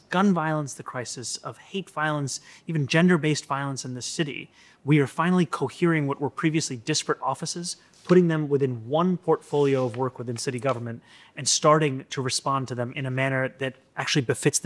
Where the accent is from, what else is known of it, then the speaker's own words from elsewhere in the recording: New York City, New York, United States; When, as I grew up here, I understood, and so many others did, that there is no tension in those identities.